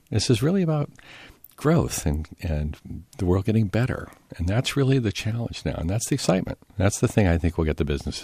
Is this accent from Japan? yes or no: yes; Japan; I grew up in Japan as a baby, and I saw the farmers collect the sewage, take it to the farm.